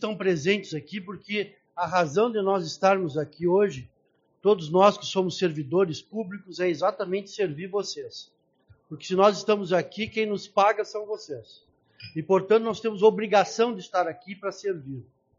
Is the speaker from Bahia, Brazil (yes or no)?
no; Uruguaiana, Rio Grande do Sul, Brazil; 7 anos que eu retornei para a minha terra, aqui em Uruguaiana, que eu sou promotor criminal aqui de Uruguaiana, há 7 anos